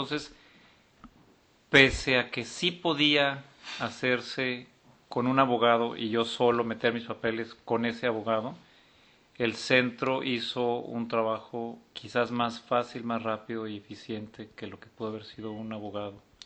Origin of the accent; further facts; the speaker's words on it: Mexico; En las cosas que me protege la ley, soy mexicano, pero en las cosas que me obliga la ley, también debo ser mexicano.